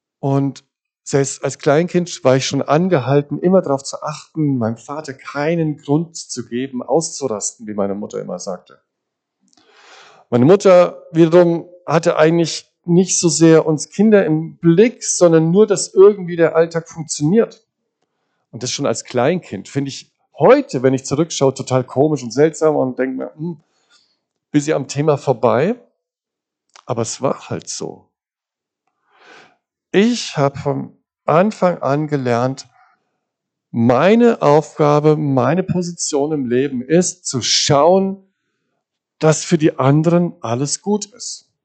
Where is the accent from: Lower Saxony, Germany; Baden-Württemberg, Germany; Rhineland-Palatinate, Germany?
Rhineland-Palatinate, Germany; Mainz; also born or lived in Munich; weil ich bin in Mainz aufgewachsen